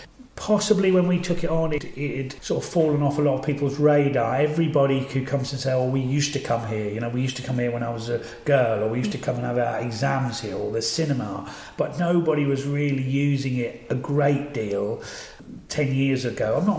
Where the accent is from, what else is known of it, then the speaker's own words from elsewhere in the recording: Christchurch, East of England, United Kingdom; also born or lived in Welney; It's very odd because I was born and brought up in the Fens, Christchurch, a little village, Christchurch, and Wellney, down a market, all around there.